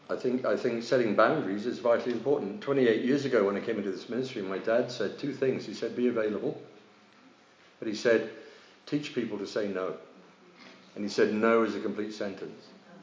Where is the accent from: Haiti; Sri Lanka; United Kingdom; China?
United Kingdom; I said, I'm British.